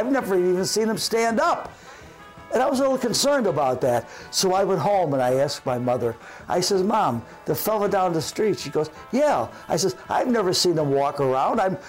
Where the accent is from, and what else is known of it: Buffalo, New York, United States; born or raised there